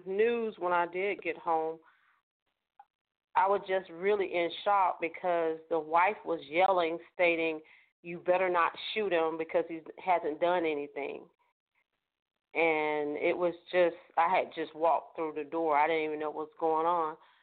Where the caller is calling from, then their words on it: Orlando, Florida, United States; I'm calling from Orlando.